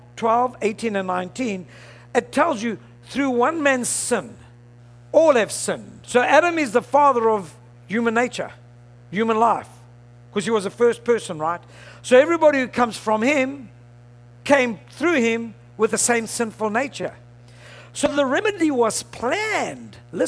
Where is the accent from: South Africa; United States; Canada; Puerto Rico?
South Africa; born there; And I was born in South Africa. I had no say in the matter.